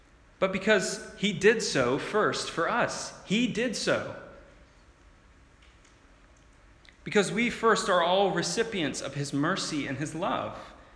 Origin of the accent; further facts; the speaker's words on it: United States; As an American, a lot of my countrymen could care less about that sport, but I love it.